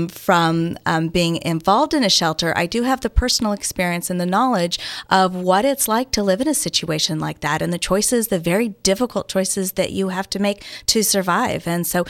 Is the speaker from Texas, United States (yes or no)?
no; Phoenix, Arizona, United States; I'm actually from Phoenix, Arizona. So grew up there and went to work for Special Olympics.